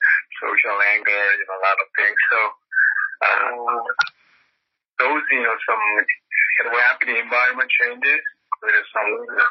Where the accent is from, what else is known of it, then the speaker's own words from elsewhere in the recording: Seoul, South Korea; English is a second language; also born or lived in San Diego; now in Los Angeles, United States; Oh, I grew up back in Seoul, Korea.